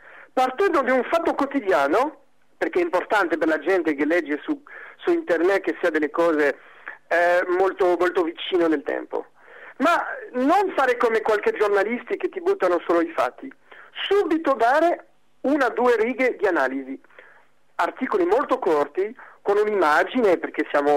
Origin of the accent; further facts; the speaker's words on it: France; cioè il mio nome è italiano nel 1830, poi sono partito in Francia, dunque alla fine io sono un francese puro, a parte il nome